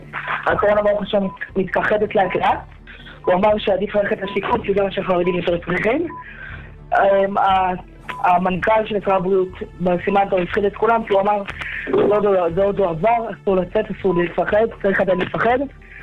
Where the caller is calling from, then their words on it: Jerusalem, Jerusalem District, Israel; מירושלים.